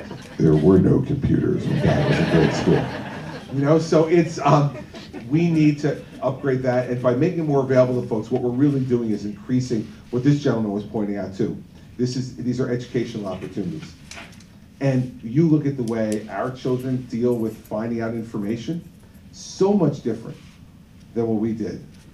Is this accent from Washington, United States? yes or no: no; New Jersey, United States; I think the NRA gives me a C because I'm from New Jersey.